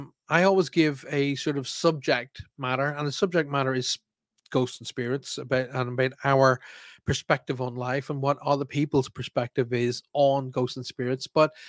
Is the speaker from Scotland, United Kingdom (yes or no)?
no; Armagh, Northern Ireland, United Kingdom; I can take the mickey because so am I. I'm from Armagh.